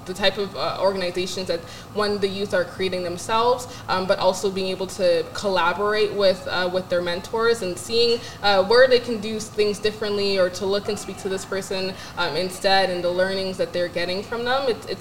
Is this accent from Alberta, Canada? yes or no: no; Ontario, Canada; especially where I grew up in Ontario, where it feels like you kind of have to struggle through everything, right?